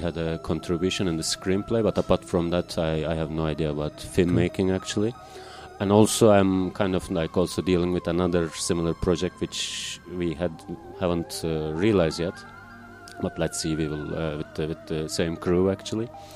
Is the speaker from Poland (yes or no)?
no; Uşak, Turkey; English is a second language; Well, actually, I'm 39 years old. I was born in Turkey and raised there. Not a very small town, actually. Relatively big town, not a big city, let's say. But it is so obscure that even some people from Turkey have never heard of it. The name of the town. It's called Uşak.